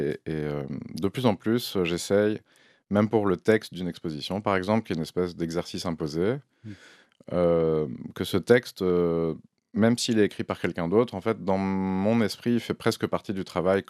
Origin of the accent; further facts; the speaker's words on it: Paris, Île-de-France, France; moved away as an adult; now in Brussels, Belgium; J'ai grandi à Paris, mais je vis à Bruxelles depuis un peu plus de 20 ans.